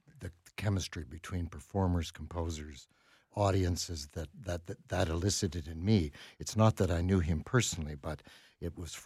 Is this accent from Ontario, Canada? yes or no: yes; Peterborough, Ontario, Canada; When I was a kid, I grew up in Peterborough, and I took up the oboe